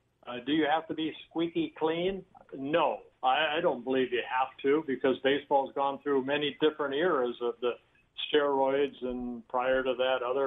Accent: California, United States; also born or lived in Netherlands; I was born in Holland, grew up in Southern California

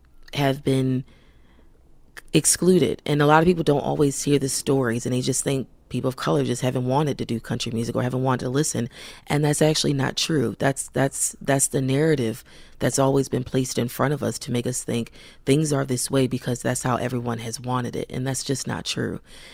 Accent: Baltimore, Maryland, United States; And I am from Baltimore, and I proudly wear Baltimore. I love Baltimore so much.

